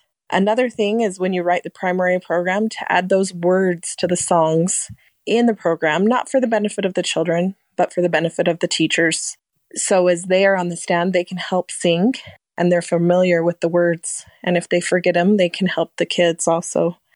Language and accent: English; Riverton, Utah, United States; I'm from Riverton, Utah.